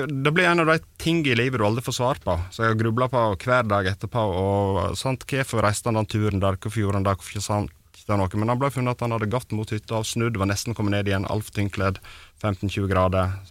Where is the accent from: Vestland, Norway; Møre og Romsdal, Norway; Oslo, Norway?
Vestland, Norway; Ja, vi er fra Sogna og spiller metal.